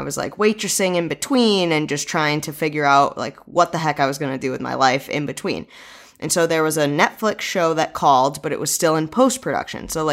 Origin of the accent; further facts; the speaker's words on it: New England, United States; So I'm from New England.